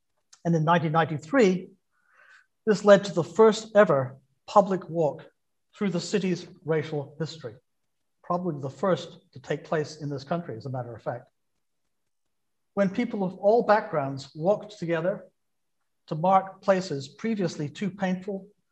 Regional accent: Scotland, United Kingdom; because I come from Scotland originally, my dad was a shipyard worker and a trade unionist. I arrived in Richmond

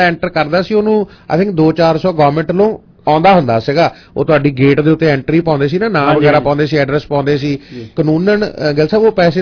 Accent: Phagwara, Punjab, India; ਕਿਉਂਕਿ ਤੁਹਾਨੂੰ ਪਤਾ ਆਪਾਂ ਸ਼ਹਿਰ ਫਗਵਾੜੇ ਤੋਂ ਹਾਂ ਮੋਟਰਸਾਈਕਲ ਤੇ ਸਕੂਟਰ ਤੇ ਸ਼ਹਿਰ ਚ ਲੰਘਣਾ

